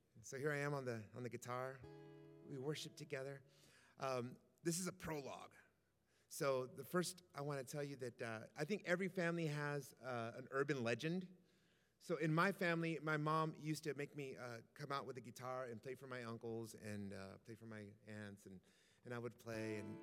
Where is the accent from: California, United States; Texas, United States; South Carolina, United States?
Texas, United States; San Antonio; I was raised in the Catholic faith like most of San Antonio, especially on the south side.